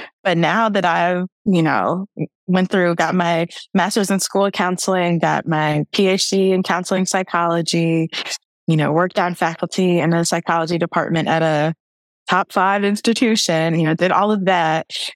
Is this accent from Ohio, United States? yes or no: no; Rockford, Illinois, United States; I'm from the Midwest, Rockford, Illinois.